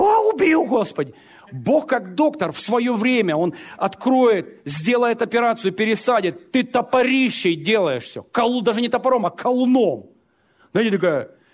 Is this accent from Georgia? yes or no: no; Ukraine; Я вырос на Украине, родился, вырос. Я знаю, что такое поля.